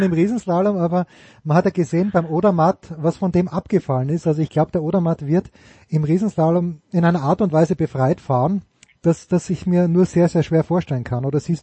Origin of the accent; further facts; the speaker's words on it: Austria; Ich glaube, sowas wäre bei uns fast nicht möglich, oder doch? Also bei uns in Österreich meine ich damit ernst.